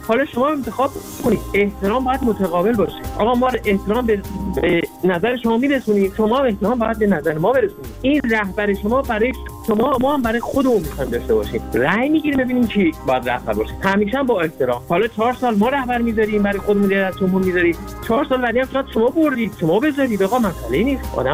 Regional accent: Iran; ما ایرانی هستیم مثل شما

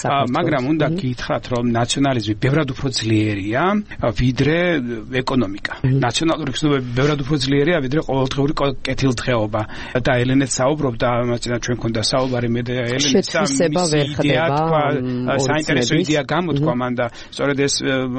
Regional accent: Samegrelo-Zemo Svaneti, Georgia; მეზობელი კუთხიდან ვარ სამეგრელოდან ვარ წარმოშობილი

